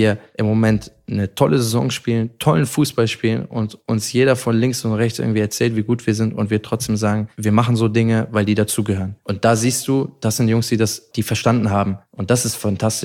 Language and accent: German; Mönchengladbach, North Rhine-Westphalia, Germany; ich muss sagen, ich bin ja in Gladbach groß geworden.